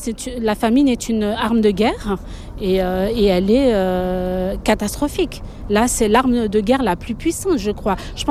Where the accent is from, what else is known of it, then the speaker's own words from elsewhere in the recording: Bordeaux, Nouvelle-Aquitaine, France; Moi, je suis citoyenne française, je suis bordelaise